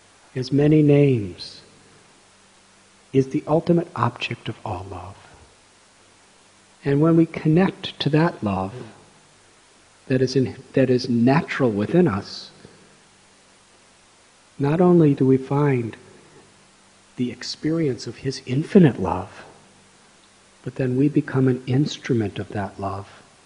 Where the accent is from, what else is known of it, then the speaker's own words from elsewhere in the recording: United States; I remember when I was young, as a teenager, growing up in America, I had serious questions.